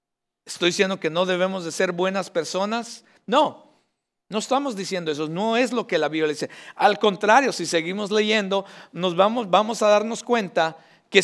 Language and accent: Spanish; Mexico; Yo soy de México.